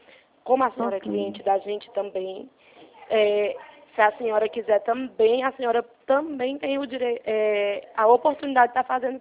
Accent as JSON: {"language": "Portuguese", "town": "Fortaleza", "region": "Ceará", "country": "Brazil", "tie": "born or raised there", "also_born_or_lived": "Juazeiro do Norte", "moved": "yes", "lives_now": "São Paulo, Brazil", "said": "eu sou de Fortaleza, né? Nasci e me criei em Fortaleza, morei em Juazeiro do Norte e agora estou em São Paulo"}